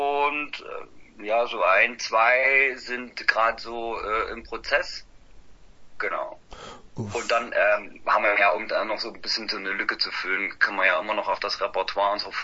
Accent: Leipzig, Saxony, Germany; Wir kommen aus Leipzig und Umgebung

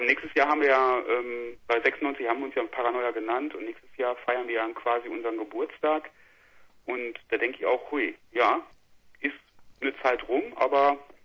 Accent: Hamm, North Rhine-Westphalia, Germany; now in Duisburg, Germany; ursprünglich halt sind wir alle aus Hamm, alle vier, und Zwiebel und ich sind nach Duisburg gezogen, ich durchs Studium

